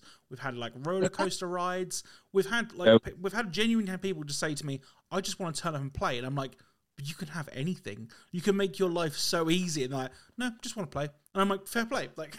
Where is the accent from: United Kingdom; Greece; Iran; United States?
United Kingdom; Norwich, East of England; I'm from Norwich, which is the arse end of fucking nowhere, right?